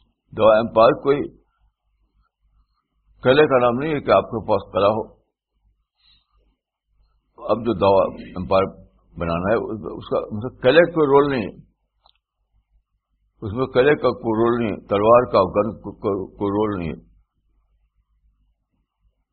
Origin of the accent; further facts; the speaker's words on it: India; now in United States; میں انڈیا میں پیدا ہوا, میں ایک انڈین ہوں, اور اتنی دور آ کر کے امریکہ میں آزادانہ طور پر میں دعوت کا کام کر رہا ہوں.